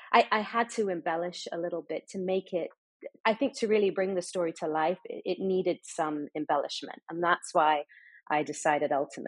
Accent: Dubai, United Arab Emirates; I grew up in the Middle East. I grew up in Dubai, so I have that perspective.

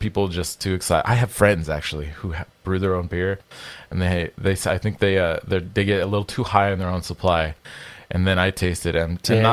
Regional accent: Washington, United States; But I'm like, obviously, I'm from Washington State, so my goal is like, all right, let's pull some of the local guys that are in the area

